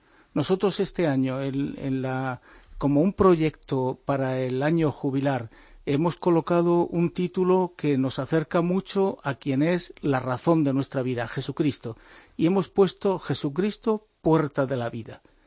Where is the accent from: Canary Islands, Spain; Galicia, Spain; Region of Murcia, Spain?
Region of Murcia, Spain; en todos los habitantes de la región de Murcia, porque allí es donde yo nací, me crié y viví también la experiencia de la fe